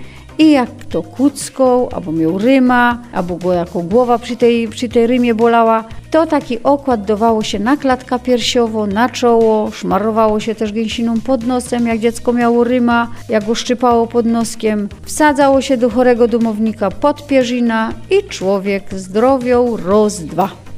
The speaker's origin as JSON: {"language": "Polish", "region": "Silesian Voivodeship", "country": "Poland", "said": "my są stąd, że od wieków to jest nasza świętoziemia, że my z dziada pradziada Ślązoki"}